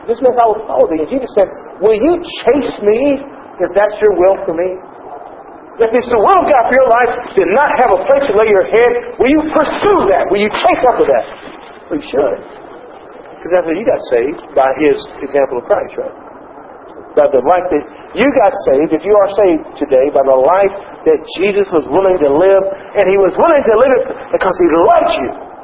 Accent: Texas, United States; I know people do that farther up north, but see, I'm from Texas. That does not make sense to me.

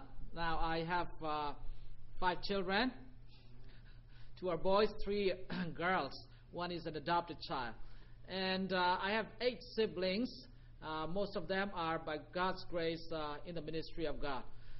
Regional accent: Myanmar; I came from Burma.

